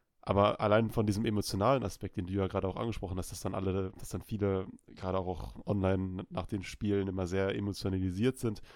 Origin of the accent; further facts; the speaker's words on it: Cologne, North Rhine-Westphalia, Germany; born there; Ich bin ja gebürtiger Kölner